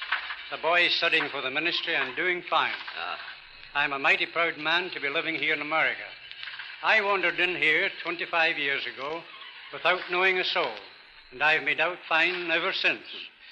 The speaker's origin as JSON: {"language": "English", "region": "Scotland", "country": "United Kingdom", "also_born_or_lived": "Indiana, United States", "said": "I'm from Scotland by way of Indiana."}